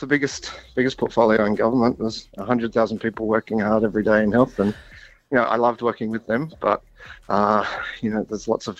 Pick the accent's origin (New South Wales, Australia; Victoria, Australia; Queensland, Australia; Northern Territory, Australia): Queensland, Australia; Moreton Bay; I grew up in Moreton Bay and that's where I live.